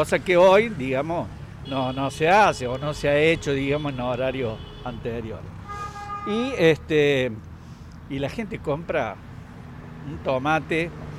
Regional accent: Córdoba, Argentina; yo soy de Córdoba, tengo familiares y en Córdoba los negocios siempre estuvieron abiertos hasta las 9 de la noche

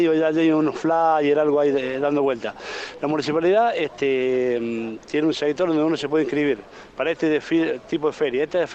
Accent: Villa Nueva, Córdoba, Argentina; yo soy de Villanueva, ¿no?

